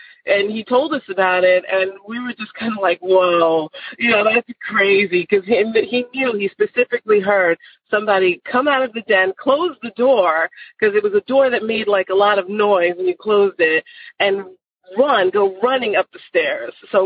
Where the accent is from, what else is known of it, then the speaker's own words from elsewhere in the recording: Long Island, New York, United States; that happened to me growing up in Long Island, New York.